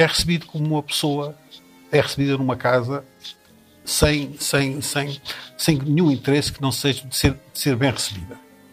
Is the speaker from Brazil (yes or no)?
no; Maia, Porto, Portugal; Eu sou da zona da Guiana e da Maia.